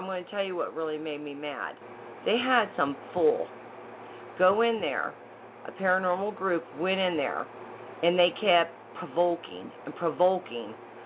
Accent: Iowa, United States; had no knowledge of it whatsoever until after I was raised in Iowa.

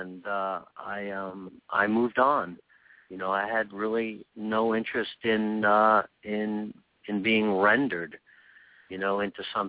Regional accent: New York, United States; I'm an Italian-American. I grew up in New York.

